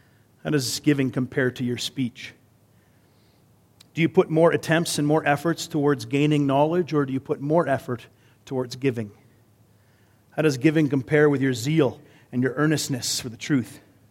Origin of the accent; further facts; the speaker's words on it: Canada; accent: Canadian; Sometimes my Canadian accent gets me in trouble.